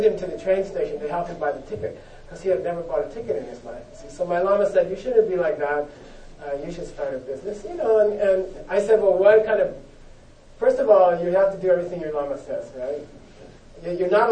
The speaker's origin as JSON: {"language": "English", "country": "United States", "moved": "as an adult", "said": "I came to the monastery, I came from America, I got out of America, I got out of business, I got out of the whole rat race. I'm sitting in this Tibetan monastery"}